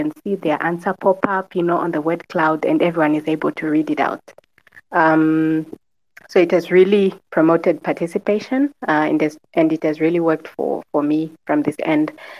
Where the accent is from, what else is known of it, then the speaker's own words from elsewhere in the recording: Zimbabwe; and I'm from Zimbabwe.